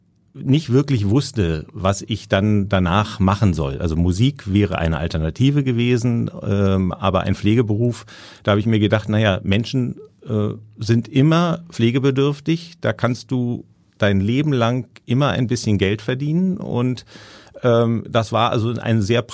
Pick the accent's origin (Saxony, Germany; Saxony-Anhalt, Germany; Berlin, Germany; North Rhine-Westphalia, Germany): Berlin, Germany; Ja, ich bin in Berlin aufgewachsen